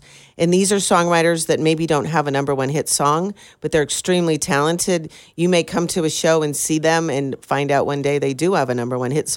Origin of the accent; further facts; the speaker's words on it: Shelby, Montana, United States; also born or lived in New York / Washington, D.C.; Well, I grew up in Shelby, Montana on a cattle ranch and have been in Montana for years